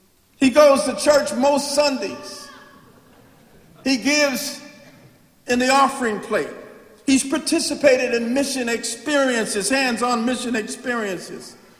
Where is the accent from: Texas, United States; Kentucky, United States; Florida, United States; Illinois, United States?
Illinois, United States; Chicago; born there; I was born in Chicago, and we grew up watching WGN-TV